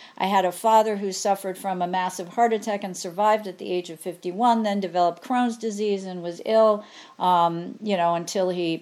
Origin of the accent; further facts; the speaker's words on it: New York, United States; now in New Jersey, United States; I'm in Central Jersey now. I'm from New York, so I know, you know, all the stories about Trump from there, but for the past 27 years I've been here.